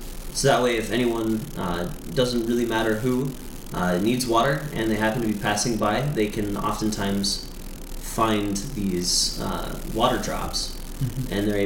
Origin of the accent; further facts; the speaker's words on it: Phoenix, Arizona, United States; I was born in Phoenix, just down the street a little ways, and went to high school here, and I also went to college at NAU, so up in Flagstaff.